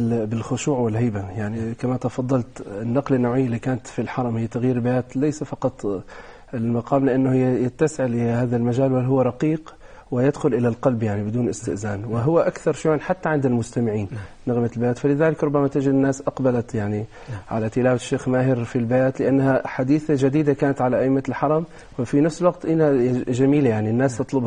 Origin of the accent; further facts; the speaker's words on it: Damascus, Damascus Governorate, Syria; عندنا في دمشق يعني قصة على هذا الموضوع